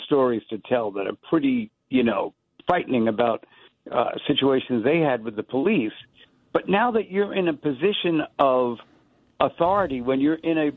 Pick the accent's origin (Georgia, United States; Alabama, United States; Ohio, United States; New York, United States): New York, United States; Long Island; now in New York, United States; I represent Harlem, but I didn't grow up in Harlem. I grew up in Long Island.